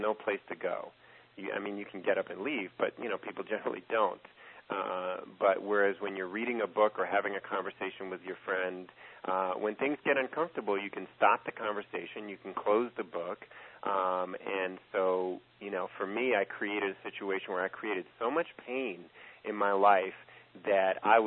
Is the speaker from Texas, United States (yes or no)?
no; New York, United States; now in California, United States; I mean, I'm from New York, and when I came out here to California, one of the things that if you know anything about New Yorkers, we make fun of two people from New Jersey and people from California.